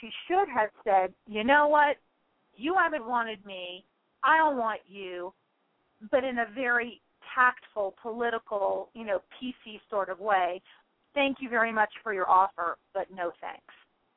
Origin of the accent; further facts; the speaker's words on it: Norfolk, Virginia, United States; also born or lived in Boston / New York; now in Denver, United States; I originally come from the South. I'm here in Denver now. I was educated in Boston and New York, but I'm originally from Norfolk, Virginia